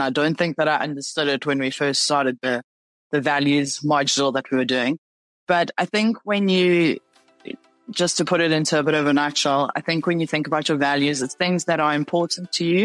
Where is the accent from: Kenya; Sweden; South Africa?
South Africa; as you heard, and I've been in yachting for about 2 years. I'm from South Africa.